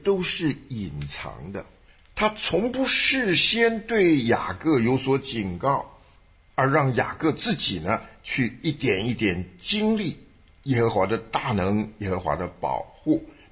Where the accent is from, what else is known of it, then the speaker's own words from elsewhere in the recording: China; 你看我们中国人那些经历过文革的人，常常把文革称为10年的浩劫